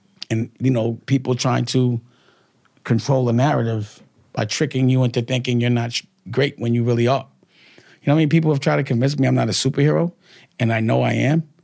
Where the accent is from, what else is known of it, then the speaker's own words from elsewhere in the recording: Harlem, New York, United States; I'm from Harlem. It's just a Harlem thing.